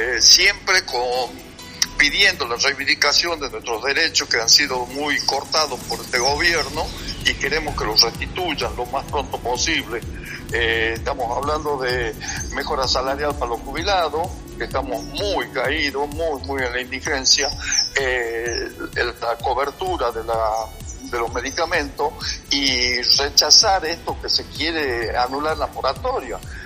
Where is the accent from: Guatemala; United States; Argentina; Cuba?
Argentina; como argentino, como patriota, no podemos aceptar que se siga entregando así la patria